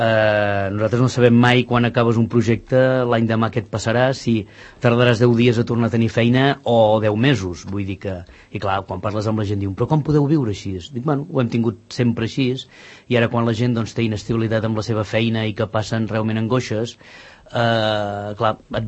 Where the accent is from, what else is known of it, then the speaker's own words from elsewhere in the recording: Manlleu, Catalonia, Spain; jo soc de Manlleu, de la Plana de Vic